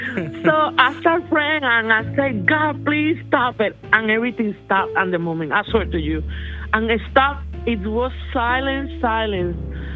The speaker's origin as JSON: {"language": "English", "town": "Cincinnati", "region": "Ohio", "country": "United States", "said": "I'm calling from California, but I'm just visiting my daughter I'm from Cincinnati, Ohio, originally."}